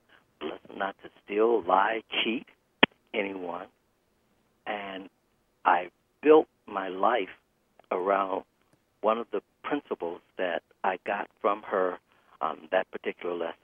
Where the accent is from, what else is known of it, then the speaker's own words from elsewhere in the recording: Detroit, Michigan, United States; Grand Central for everyone that my parents knew from their hometown that came up to Detroit. I'm born and raised in Detroit. They were from Southern Illinois.